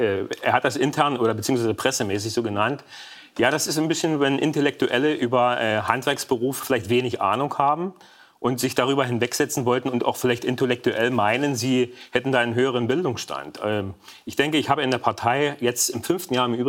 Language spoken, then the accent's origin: German; Saxony, Germany; now in Berlin, Germany; Und ich freue mich, wenn ich die Einfahrt zum Landkreis Görlitz sehe, Weißwasser und auch Sachsen, die Sachsenfahne sehe und nach Niederschlesien zurückkomme